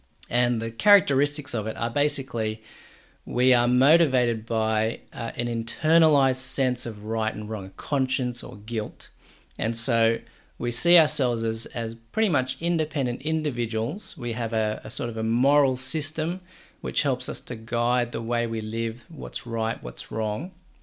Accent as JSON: {"language": "English", "country": "Australia", "tie": "born or raised there", "said": "And then I grew up in an Aussie context, though, and so very much raised in a Western guilt culture."}